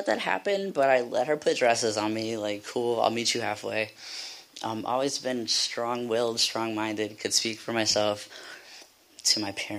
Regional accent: North Carolina, United States; I'm from North Carolina, so I don't know what it is about North Carolina

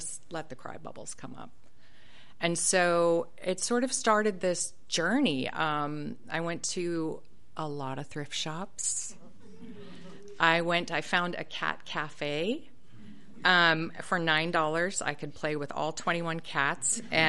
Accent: Seattle, Washington, United States; I mean, I'm from Seattle, and I know what a cricket is, and I know what a grasshopper is.

